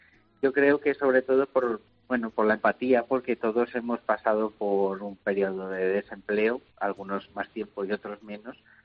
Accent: Zamora, Castile and León, Spain; now in Madrid, Spain; Sí, correcto, nosotros somos de Zamora. A ver, yo resido en Madrid por mi trabajo, pero soy de allí.

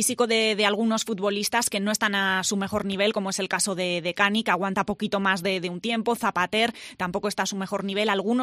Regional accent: Aragon, Spain; como aragonés yo

